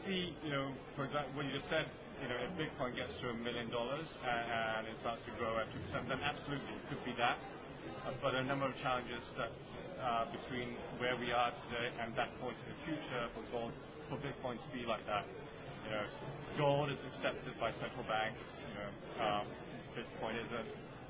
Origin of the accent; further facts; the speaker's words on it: Malaysia; I'm Malaysian.